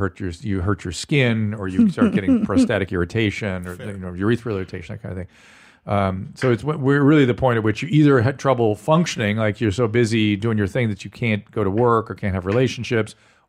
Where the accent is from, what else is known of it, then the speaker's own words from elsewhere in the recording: Buenos Aires, Argentina; English is a second language; Sorry if my English is not the best. I'm from Buenos Aires, Argentina.